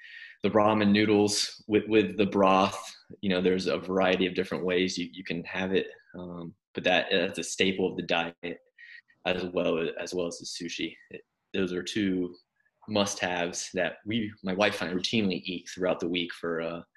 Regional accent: United States; moved away as an adult; now in Japan; I'm from America, like you just said, and I've been living in Japan for about 3.5 years with my wife.

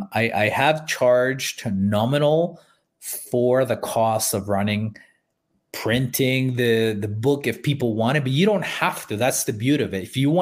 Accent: El Salvador; now in Canada; Look, I mean, I'm from El Salvador and the goal is to move back there someday.

